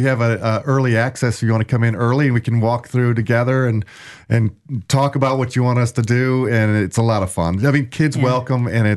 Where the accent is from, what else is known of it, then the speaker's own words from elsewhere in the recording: Indiana, United States; I mean, I grew up, I grew up in Indiana, a little country town.